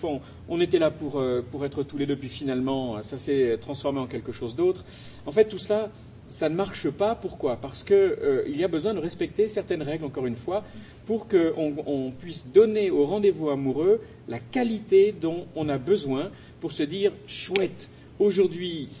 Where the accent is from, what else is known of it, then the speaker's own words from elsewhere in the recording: France; nous sommes des Français romantiques